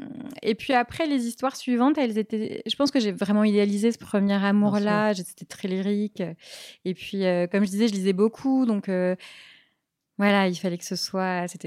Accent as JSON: {"language": "French", "region": "South-East", "country": "France", "said": "je viens du Sud, ouais. Je crois que je n'ai pas trop d'accent marqué, mais non, oui, je viens du Sud. Ouais. Je suis un produit du Sud-Est."}